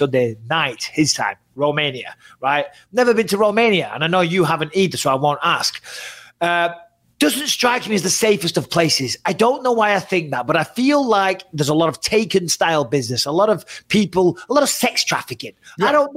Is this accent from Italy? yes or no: no; England, United Kingdom; I'm English. We don't wrestle unless you're a bit of a weirdo.